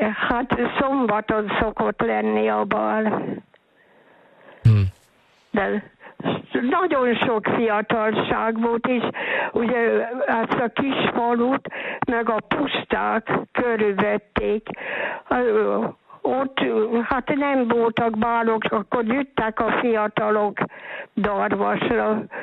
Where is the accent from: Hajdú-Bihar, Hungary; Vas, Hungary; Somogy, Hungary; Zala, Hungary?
Somogy, Hungary; Segesd; born there; nagyon aranyos kis falu volt. Kicsi falu, de nagyon népes volt. Hát ott nevelkedtem. 2 éves volt, amikor oda kerültünk, szóval ott vettek házat, addig Segesdel laktuk, ott születtem.